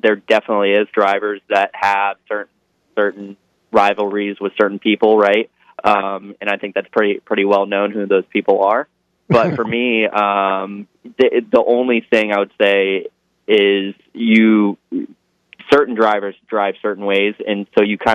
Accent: Jupiter, Florida, United States; You know, I'm a Florida native, right? I'm born and raised in Jupiter, Florida, and I still live there.

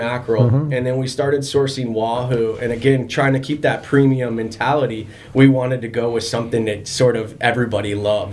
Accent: Florida, United States; So we grew up in Florida. I'm born and raised.

